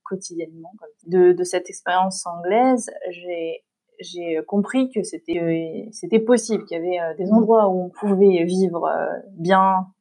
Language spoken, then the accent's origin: French; Île-de-France, France; j'ai habité dans la région parisienne, dans l'Est parisien. J'étais une des seules... asiatique d'origine dans l'école.